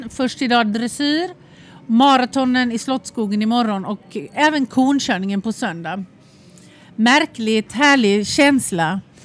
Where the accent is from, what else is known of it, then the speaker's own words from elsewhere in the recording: Gothenburg, Västra Götaland County, Sweden; Ja, jag är från Göteborg, hör ni det? Det blir värre och värre ju mer man är här.